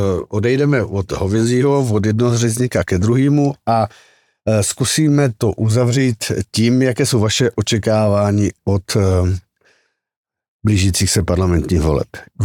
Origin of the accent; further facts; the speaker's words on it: Odry, Moravian-Silesian Region, Czechia; born there; já jsem byl po čase, po dlouhém čase ve svém rodném městě v Odrách.